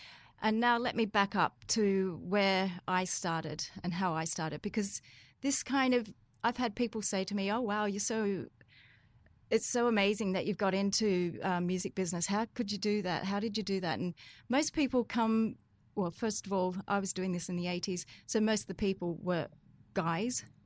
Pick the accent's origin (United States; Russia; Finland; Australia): Australia; Western Australia; also born or lived in England; I am Australian. I come from Western Australia, but I'm also now British, so I'm a dual citizen, because I lived in England Britain for 25 years, so I became British.